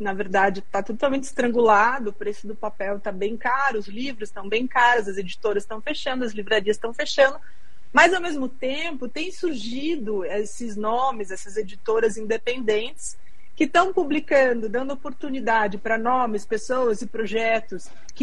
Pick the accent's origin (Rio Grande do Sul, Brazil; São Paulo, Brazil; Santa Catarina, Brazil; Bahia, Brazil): São Paulo, Brazil; Eu sou paulistana.